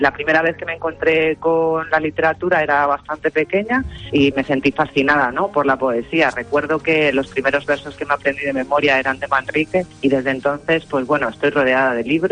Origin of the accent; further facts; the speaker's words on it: Guadalajara, Castilla-La Mancha, Spain; also born or lived in Madrid; nací en Madrid, pero muy pronto me trajeron a Guadalajara.